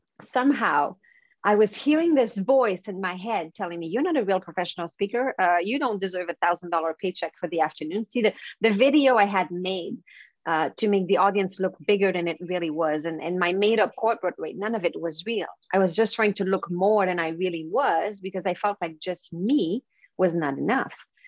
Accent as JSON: {"language": "English", "region": "Quebec", "country": "Canada", "second_language": "English", "lives_now": "Vancouver, Canada", "said": "I'm from Quebec. So that's the French part of Canada. So it's on the East Coast."}